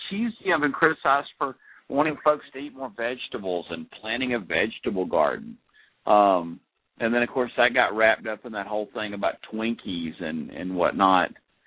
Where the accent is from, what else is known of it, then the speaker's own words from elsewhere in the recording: Georgia, United States; And sometimes I'm ashamed to say we're both from Georgia.